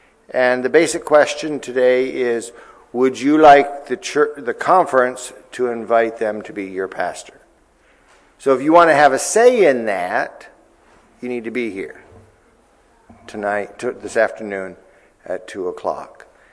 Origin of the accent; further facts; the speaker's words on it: Wisconsin, United States; I'm from Wisconsin, so.